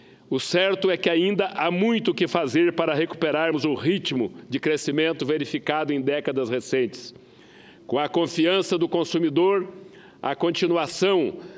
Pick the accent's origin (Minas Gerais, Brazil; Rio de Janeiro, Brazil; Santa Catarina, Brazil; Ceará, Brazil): Santa Catarina, Brazil; Meu conterrâneo, sou catarinense também.